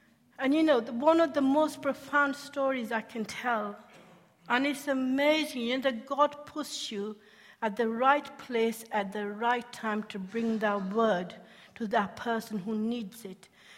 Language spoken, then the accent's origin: English; Yorkshire and the Humber, United Kingdom; it was a really reasonable ticket because I'm a Yorkshire lass.